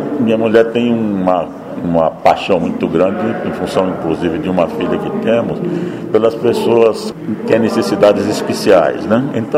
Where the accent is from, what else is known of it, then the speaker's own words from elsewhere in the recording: Campo Formoso, Bahia, Brazil; a minha terra, Campo Formoso, de onde eu nasci, de onde eu nunca saí e de onde eu espero não tão brevemente morrer.